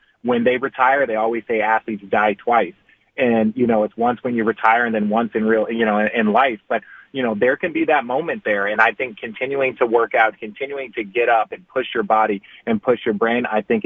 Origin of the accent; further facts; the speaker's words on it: Phoenix, Arizona, United States; I grew up in Phoenix, Arizona, and I used to see their signs all the time.